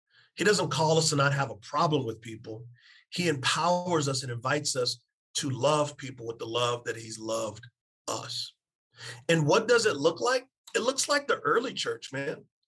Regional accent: San Antonio, Texas, United States; So I'm from San Antonio. I'm a pacifist.

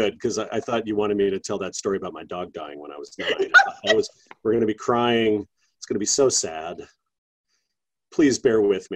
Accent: Vancouver, British Columbia, Canada; So I grew up in Vancouver in Canada

